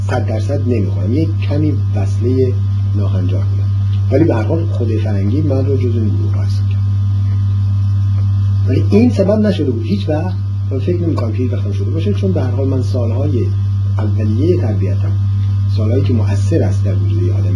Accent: Iran; من ایرانی هستم

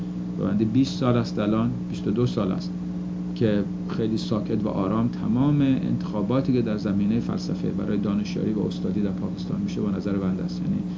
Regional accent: Iran; من تنها ایرانی هستم که اقبال ده لکچر دارم در پاکستان

